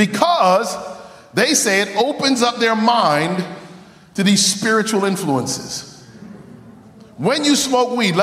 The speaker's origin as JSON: {"language": "English", "region": "Connecticut", "country": "United States", "tie": "born or raised there", "said": "My family comes from the island of Jamaica, born and raised in Connecticut"}